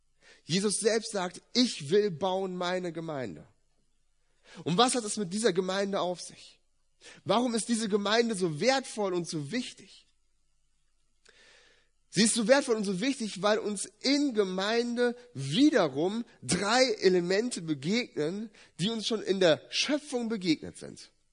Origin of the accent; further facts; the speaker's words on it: Wolfsburg, Lower Saxony, Germany; ich komme ja aus Wolfsburg, ne?